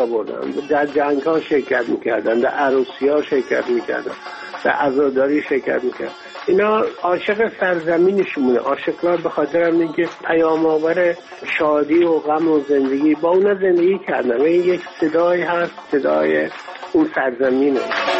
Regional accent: Iran; moved away; بعد من از ایران اومدم بیرون

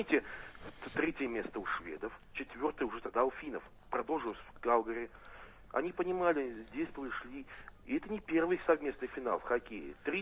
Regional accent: Saint Petersburg, Russia; я европеец, русский, питерец

